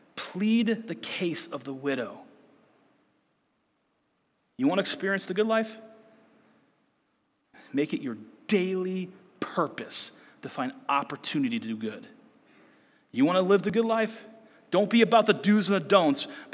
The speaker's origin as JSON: {"language": "English", "town": "Brunswick", "region": "Ohio", "country": "United States", "tie": "born or raised there", "said": "I grew up in Cleveland. Brunswick's my hometown."}